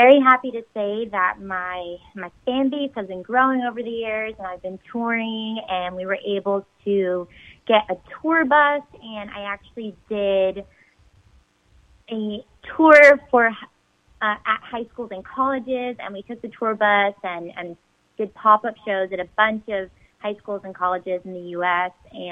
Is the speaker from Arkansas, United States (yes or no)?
no; Malibu, California, United States; I'm from Malibu, California, and I've been singing and writing music since I was a little girl.